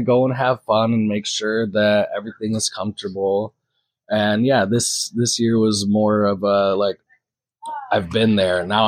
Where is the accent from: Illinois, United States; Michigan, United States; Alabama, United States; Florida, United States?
Michigan, United States; I am kind of a being adjacent person, primarily. I am from Michigan.